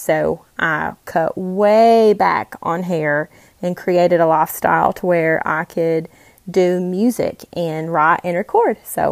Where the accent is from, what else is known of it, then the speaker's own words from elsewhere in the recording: North Carolina, United States; I'm from the Appalachian Mountains of North Carolina. Our musical influence here is the roots of country, which is known as hillbilly music, folk music, Irish ballads, bluegrass, hymns.